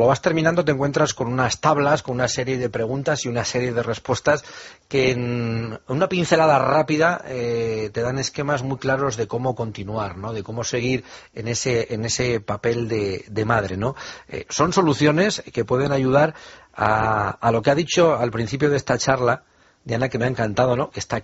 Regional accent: Bilbao, Basque Country, Spain; Mira, yo soy de Bilbao, en Euskadi, y en mi tierra hay un gran matriarcado.

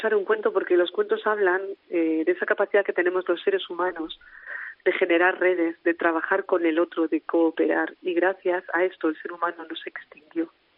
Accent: León, Castile and León, Spain; yo soy de León, soy leonesa

